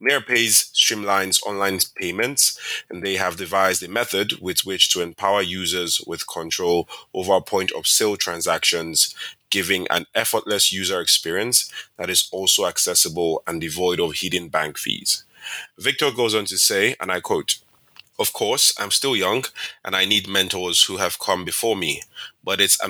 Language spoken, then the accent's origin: English; Nigeria; as a Nigerian person